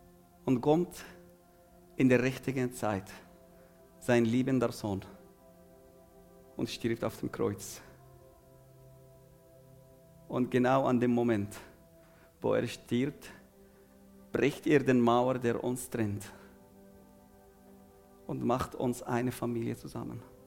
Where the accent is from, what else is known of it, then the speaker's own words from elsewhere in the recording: Jordan; Ich bin ursprünglich nicht Jordanier. Ich bin in Jordanien geboren. Aber dort, meine Familie kommt aus Jerusalem. Sie sind geflüchtet, von dort ausgetrieben. Ich bin in Armut aufgewachsen